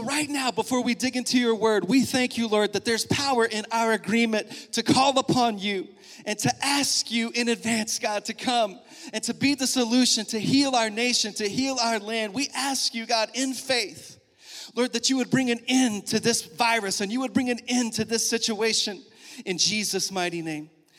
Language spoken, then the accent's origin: English; Texas, United States; now in Lawrence, United States; when I was a boy growing up in the Texas Panhandle